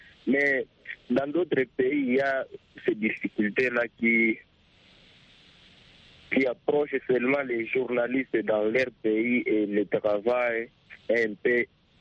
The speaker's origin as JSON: {"language": "French", "country": "DR Congo"}